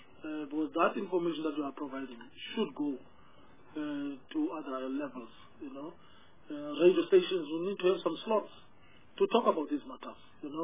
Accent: Port Elizabeth, Eastern Cape, South Africa; not necessarily only because I come from Port Elizabeth.

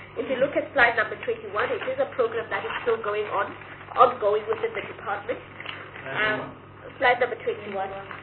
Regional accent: Limpopo, South Africa; That is exactly where we are from. We're from Haskukuni.

